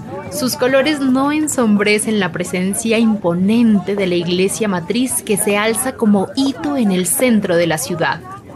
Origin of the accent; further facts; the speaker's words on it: Bogotá, Colombia; born there; Esta estatua me recuerda a otra similar ubicada en el Palacio de Nariño en mi ciudad natal, Bogotá.